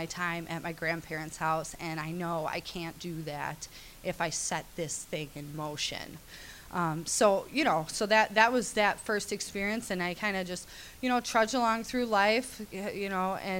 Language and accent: English; Chicago, Illinois, United States; So I'm from Chicago, so welcome to my Chicago friends.